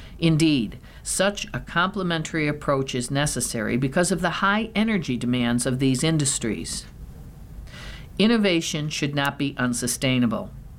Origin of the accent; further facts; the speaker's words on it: Hamburg, New York, United States; My hometown, Hamburg, saw over 80 inches of snow.